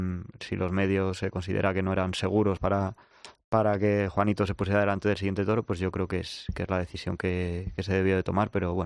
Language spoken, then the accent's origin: Spanish; Madrid, Community of Madrid, Spain; accent: Madrid; aunque mi acento sea totalmente de Madrid, yo he vivido mucho las costumbres de Sevilla por mi familia. Hemos tirado mucho hacia Sevilla, entonces he mamado mucho Sevilla. Pero es verdad que yo he hecho mi vida aquí en Madrid.